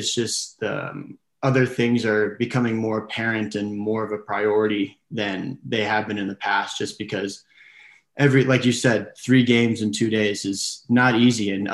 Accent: California, United States; I'm from Southern California, so my parents aren't able to come to all the games

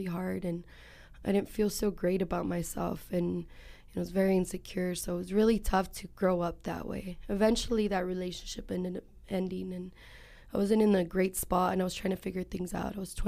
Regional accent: San Jose, California, United States; I'm first generation here. My parents are from Mexico, and I grew up in Eastside San Jose. I'm the youngest of four.

